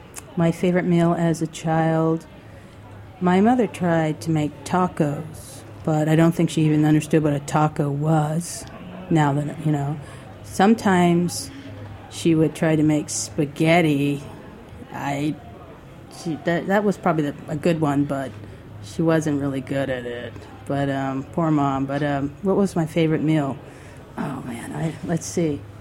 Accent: California, United States; I was allowed to light the hibachi as long as I ran the garden hose. I'm from California.

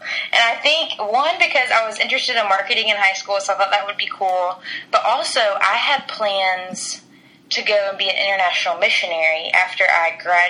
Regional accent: Charlotte, North Carolina, United States; I grew up in Charlotte and both my parents grew up there and their parents. So we have heavy roots in Charlotte, North Carolina.

